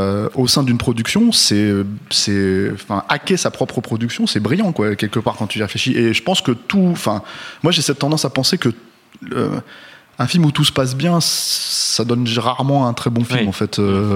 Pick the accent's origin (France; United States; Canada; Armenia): France; Nous, évidemment, on est trop jeunes pour avoir vécu, mais puis on est français